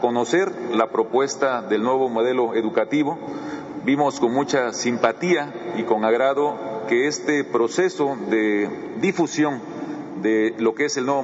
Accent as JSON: {"language": "Spanish", "region": "Oaxaca", "country": "Mexico", "said": "Como oaxaqueño me da mucho gusto"}